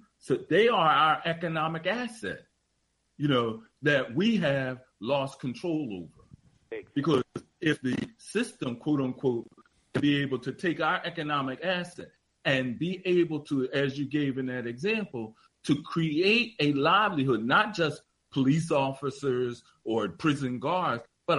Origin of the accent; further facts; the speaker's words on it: Philadelphia, Pennsylvania, United States; I'm from South Philadelphia, but in North Philadelphia